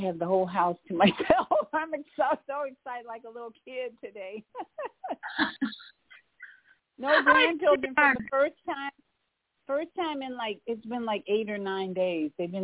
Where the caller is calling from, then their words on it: Orlando, Florida, United States; in Orlando, Florida. A little chilly down here right now